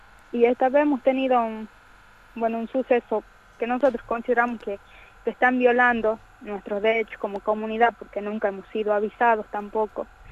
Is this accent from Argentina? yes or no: yes; Argentina; no solamente para nosotros como comunidad indígena, sino para todos nosotros a nivel nacional, ¿no? Como argentinos